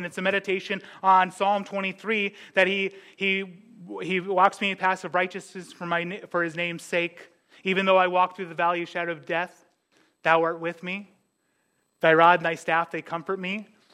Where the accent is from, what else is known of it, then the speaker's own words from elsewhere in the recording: Ellendale, North Dakota, United States; also born or lived in Dubuque, Iowa; that was longer than even my hometown of Ellendale, North Dakota.